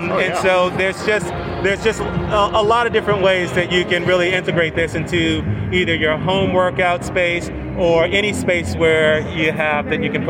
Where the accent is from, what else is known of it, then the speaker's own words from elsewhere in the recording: Washington, District of Columbia, United States; Let's say I grew up in Washington, D.C., and, you know, there was a lot going on